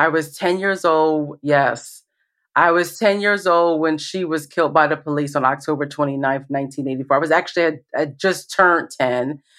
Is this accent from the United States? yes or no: yes; New York, United States; Growing up in New York, you know, we had libraries all around us.